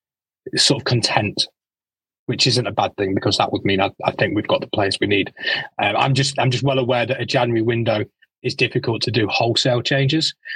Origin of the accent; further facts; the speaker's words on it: Rotherham, Yorkshire and the Humber, United Kingdom; I'm from Rotherham.